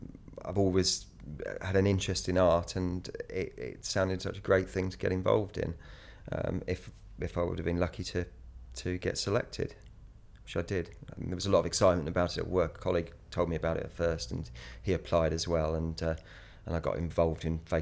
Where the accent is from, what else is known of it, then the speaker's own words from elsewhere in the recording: Colchester, East of England, United Kingdom; I'm 43 and I'm from Colchester.